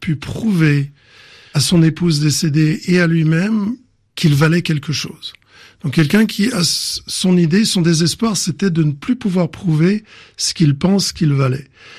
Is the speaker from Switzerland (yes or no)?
yes; Romandie, Switzerland; donc de Romandie, où j'ai grandi en Suisse.